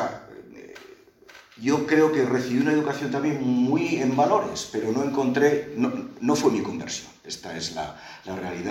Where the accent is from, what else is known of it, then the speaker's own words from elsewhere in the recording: Navarre, Spain; born there; yo nací en Navarra, en una familia de clase media, donde no me faltó el amor, gracias a Dios.